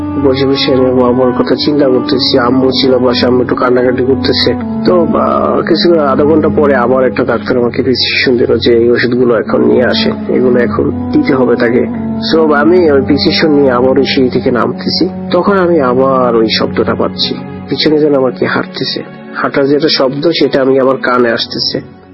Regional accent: Barisal, Barisal Division, Bangladesh; now in Saudi Arabia; থাকি সৌদি আরবের আলদোয়াদনি শহরে। আমি এখানে একটা টয়েটো কোম্পানিতে জব করি। আমার দেশের বাড়ি বরিশাল জেলা

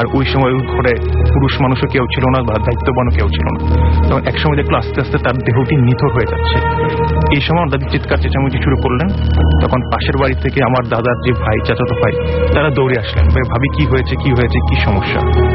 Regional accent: Muradnagar, Chittagong Division, Bangladesh; আমাদের গ্রামের বাড়ি হচ্ছে কুমিল্লার মুরাদনগর থানাতে।

